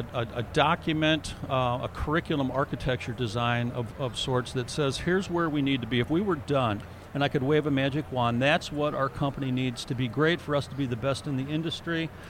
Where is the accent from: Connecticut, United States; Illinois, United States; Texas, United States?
Illinois, United States; Granite City; Well, in Granite City, Illinois, where I grew up, they had this